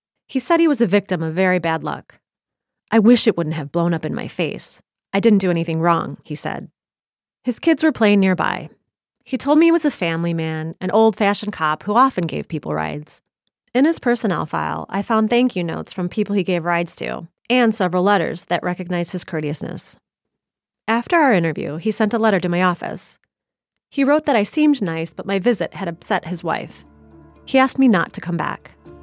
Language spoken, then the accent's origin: English; Ottawa, Illinois, United States; I'm from Ottawa.